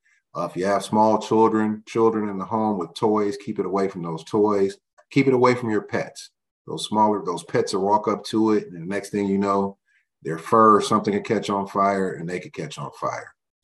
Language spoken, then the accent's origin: English; United States; Growing up on the Northwest side, fire department never came out to our career day.